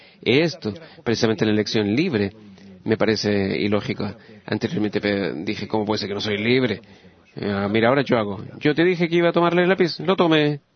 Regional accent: Rishon LeZion, Central District, Israel; de Rishon LeZion.

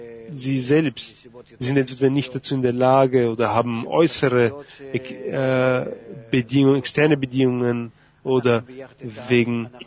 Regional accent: Yekaterinburg, Sverdlovsk Oblast, Russia; ich bin aus Ekaterinenburg.

